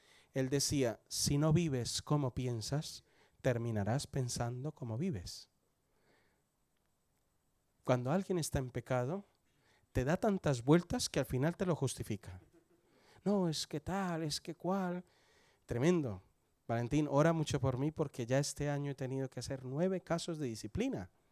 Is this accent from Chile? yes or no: no; Colombia; Como me veréis y por mi acento, yo nací en Colombia, tengo 48 años, soy hijo de un militar colombiano, viví en muchos sitios de Colombia y en el extranjero pudimos vivir por el trabajo de él.